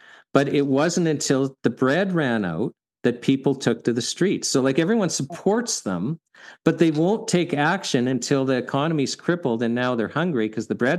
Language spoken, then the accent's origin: English; Canada; And I mean, I as a Canadian